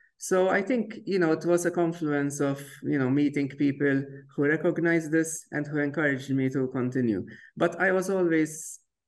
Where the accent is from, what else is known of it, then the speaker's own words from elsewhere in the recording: Malta; moved away; also born or lived in United Kingdom; so I grew up in Malta initially, and then I did my PhD and my education in the UK.